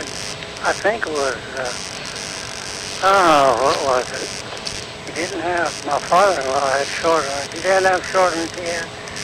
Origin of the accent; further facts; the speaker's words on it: Rock Island, Illinois, United States; born there; I was born in Illinois. I wasn't born in Indiana. You ever heard of Rock Island, Illinois?